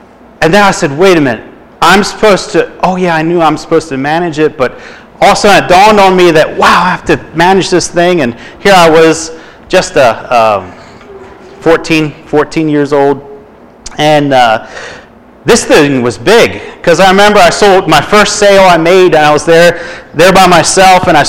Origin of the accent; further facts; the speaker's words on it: Philadelphia, Pennsylvania, United States; also born or lived in Miami, United States; So the city is close to my heart, and I was born in Miami, Florida. And if I told you my whole history, we'd be here till 1 o'clock in the morning. But I ended up being raised in Philadelphia.